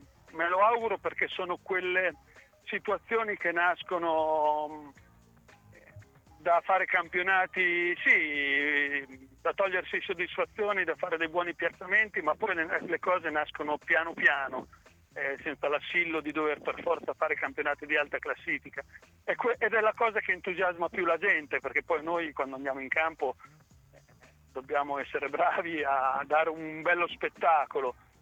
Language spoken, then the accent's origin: Italian; Marche, Italy; E per me, da marchigiano